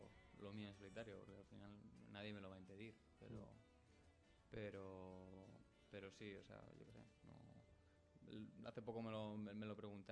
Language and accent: Spanish; England, United Kingdom; Spanish is a second language; es que soy inglés